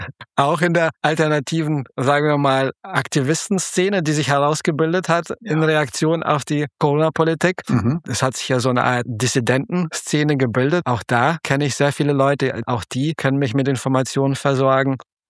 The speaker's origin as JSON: {"language": "German", "town": "Darmstadt", "region": "Hesse", "country": "Germany", "tie": "born or raised there", "lives_now": "Berlin, Germany", "said": "sind sogenannte Russlanddeutsche und sind während der Perestroika-Zeit 1988 nach Deutschland emigriert. Aufgewachsen bin ich dann in Darmstadt, studierte dann in Leipzig Germanistik und Philosophie."}